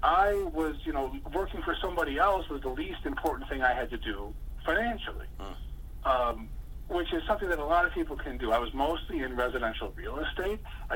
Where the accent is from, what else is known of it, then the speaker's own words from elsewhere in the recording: New York, United States; And I'm from New York State. I mean, New York State's just about as bad as California.